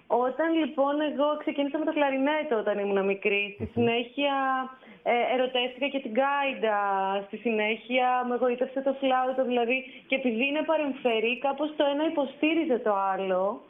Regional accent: Avdira, Eastern Macedonia and Thrace, Greece; Και το τελευταίο 1,5 χρόνο ζω στα Άβδυρα, που είναι το χωριό μου στην Ξάνθη.

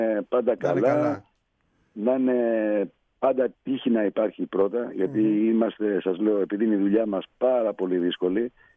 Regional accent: Athens, Attica, Greece; now in Paros, Greece; Εγώ είμαι από Αθήνα, έτσι, να τα ξεχωρίσουμε τα πράγματα. Εγώ είμαι γέννημα θρέμα Αθηναίος, Ακρόπολη, η περιοχή μου, από εκεί ήταν οι γονείς μου.

